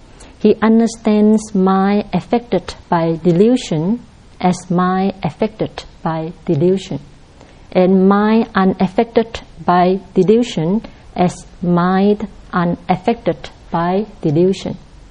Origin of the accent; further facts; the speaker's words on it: Myanmar; I come from Burma.